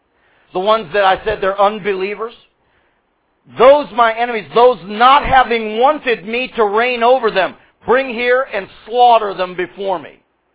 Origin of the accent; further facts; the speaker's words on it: the South, United States; accent: southern; Do I take my southern accent and my porch and my dog and my iced tea and chill for the last 3 years?